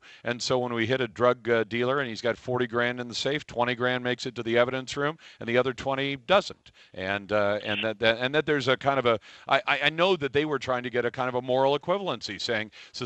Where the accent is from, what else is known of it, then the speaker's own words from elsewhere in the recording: United States; Am I not, as an American, disenfranchised